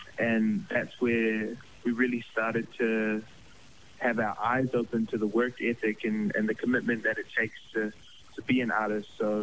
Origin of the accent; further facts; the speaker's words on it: Auckland, New Zealand; Growing up in Auckland, you know, it's such a cultural melting pot.